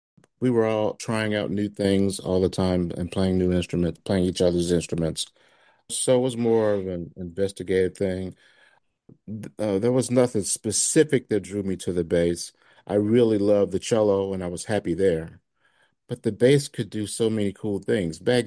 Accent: Memphis, Tennessee, United States; born there; Well, I was born in Memphis, Tennessee.

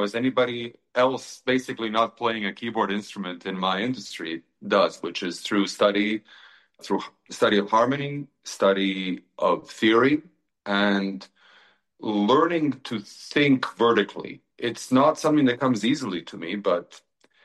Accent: Seattle, Washington, United States; also born or lived in Belgrade, Serbia; now in Asheville, United States; Originally, I come from Belgrade, Serbia, by the way of Seattle, Washington, where I grew up.

